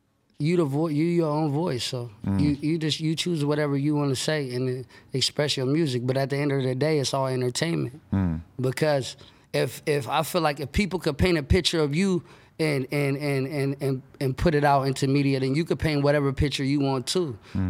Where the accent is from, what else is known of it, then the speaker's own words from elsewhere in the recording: Sacramento, California, United States; Sacramento, California. Oak Park, so.